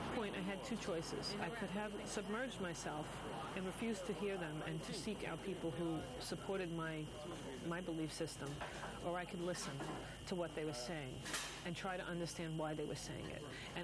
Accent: United States; I have, as an American, I have to take responsibility in my country.

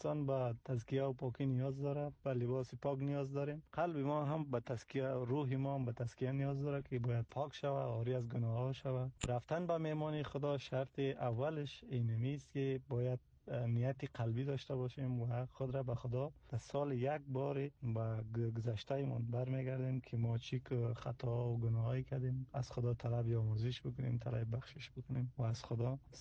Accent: Kabul, Afghanistan; از کابل هستم.

